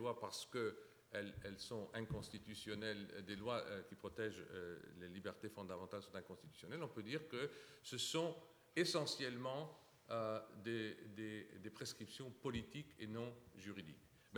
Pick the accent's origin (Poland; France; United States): United States; French is a second language; D'ailleurs, même en lisant en tant qu'Américain la déclaration de 1789, j'étais frappé par l'article 21.